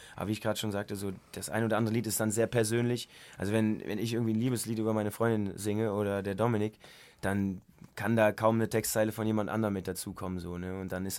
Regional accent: North Rhine-Westphalia, Germany; accent: Kölsch; Aber wenn wir so zusammensitzen, dann merkt man schon immer wieder, dass der ein oder andere Satz Kölsch dabei ist.

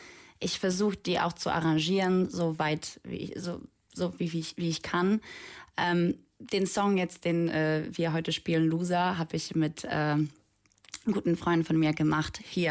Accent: Poland; now in Germany; Ich komme ursprünglich aus Polen, da habe ich Musikschule besucht, ich hatte Klavierunterricht als Hauptfach.

